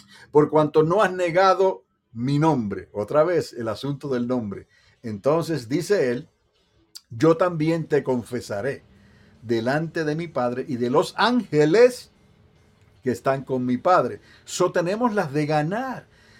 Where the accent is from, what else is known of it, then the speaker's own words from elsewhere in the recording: Utuado, Puerto Rico; no en Utuado, Puerto Rico, de donde soy oriundo.